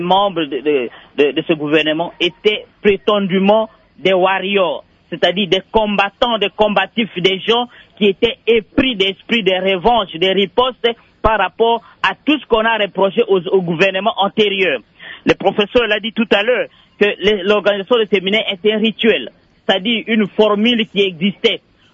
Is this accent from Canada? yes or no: no; Katako-Kombe, Sankuru, DR Congo; chez nous, à Katakokombe, là-bas, les gens meurent de faim.